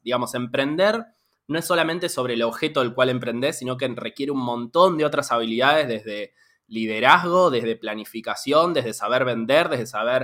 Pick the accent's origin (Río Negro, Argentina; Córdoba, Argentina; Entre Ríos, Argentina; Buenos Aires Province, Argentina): Buenos Aires Province, Argentina; Bahía Blanca; now in Buenos Aires, Argentina; primero en Bahía Blanca, mi ciudad natal, después estudié unos años economía acá en Ciudad de Buenos Aires.